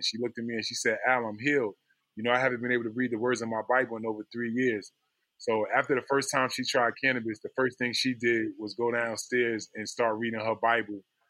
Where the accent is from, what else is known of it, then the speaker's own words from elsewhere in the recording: Orange, New Jersey, United States; growing up in Orange, New Jersey, you know, I grew up in the 80s during the war on drugs.